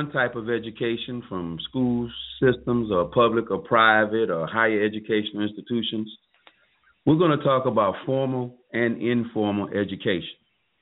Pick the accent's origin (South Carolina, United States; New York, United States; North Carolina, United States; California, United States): South Carolina, United States; The last state to observe the holiday is my home state of South Carolina.